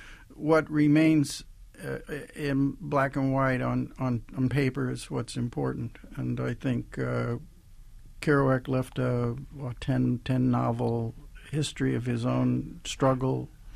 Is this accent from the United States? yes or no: yes; Midwest, United States; You know, I grew up in the Midwest, and I was taught by my parents to really give it all, give it everything you had.